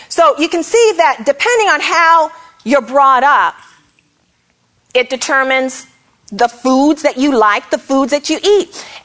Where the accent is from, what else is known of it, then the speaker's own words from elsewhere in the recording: Canada; I was born and raised in Canada. So my eating habits were a little bit different